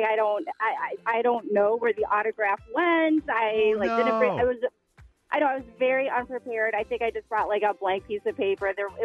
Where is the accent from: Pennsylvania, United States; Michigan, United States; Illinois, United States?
Illinois, United States; Chicago; This is so 90s kid growing up in the Chicago area, but I got to get an autograph by Scottie Pippen at Montgomery Ward.